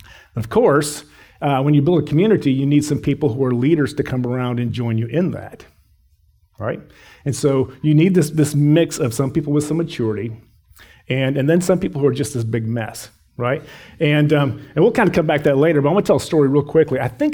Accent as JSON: {"language": "English", "region": "England", "country": "United Kingdom", "said": "So this year, we're from England, right?"}